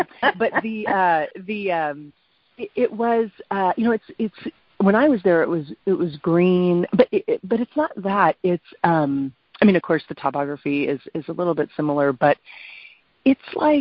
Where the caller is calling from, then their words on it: Seattle, Washington, United States; I'm normally calling from Seattle, but I'm now calling from New Zealand.